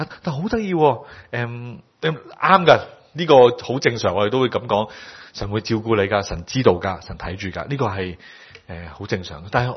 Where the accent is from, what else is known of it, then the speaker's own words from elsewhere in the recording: China; now in New Zealand; 好像我們中國人在紐西蘭的地方，那個時候有些不同的羅馬人比較的管治和我們這裡有些不同。